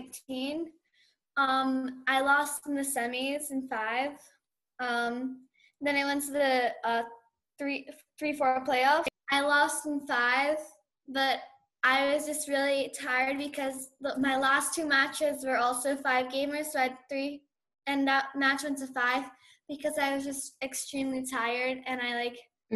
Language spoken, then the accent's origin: English; Belgium; when we played the Belgian because we are from Belgium